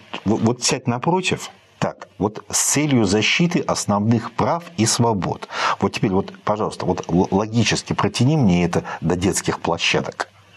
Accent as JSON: {"language": "Russian", "country": "Estonia", "said": "Понимаешь, я приехал из Эстонии, у нас 87 тысяч неграждан."}